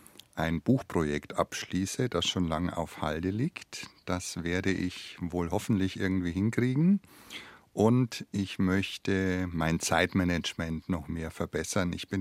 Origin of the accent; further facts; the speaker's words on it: Sulzbach-Rosenberg, Bavaria, Germany; born there; Ich bin in Sulzbach-Rosenberg in der Oberpfalz geboren.